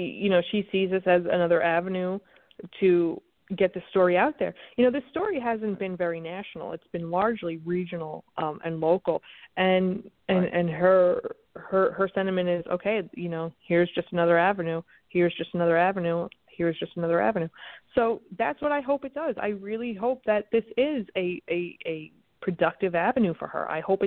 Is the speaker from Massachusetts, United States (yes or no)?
no; New York, United States; I'm a New Yorker. I'm very expressive.